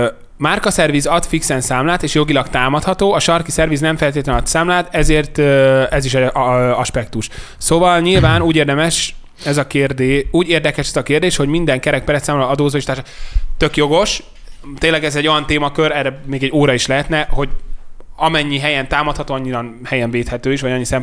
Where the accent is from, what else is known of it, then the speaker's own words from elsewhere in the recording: Hungary; Sajnos magyarok vagyunk, iszonyatosan árérzékenyek